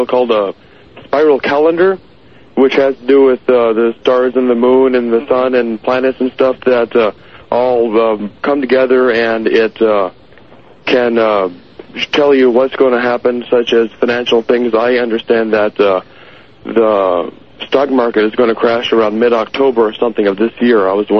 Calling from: Junction City, Kansas, United States; Okay, I'm calling from Junction City, Kansas.

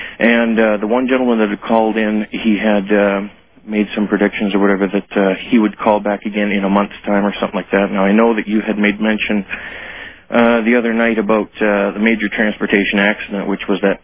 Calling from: Grande Prairie, Alberta, Canada; I'm calling from Grand Prairie, Alberta, Canada.

